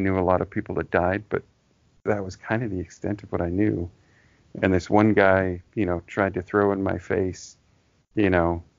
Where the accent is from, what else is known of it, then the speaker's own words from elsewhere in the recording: California, United States; Like, I recognize that where we grew up, you know, we grew up in Southern California.